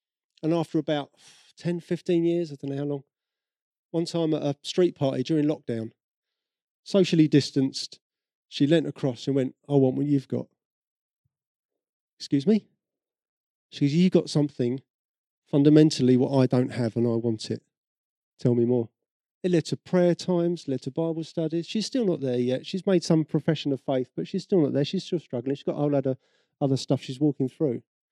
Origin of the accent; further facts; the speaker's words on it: United Kingdom; You can ask, we're British.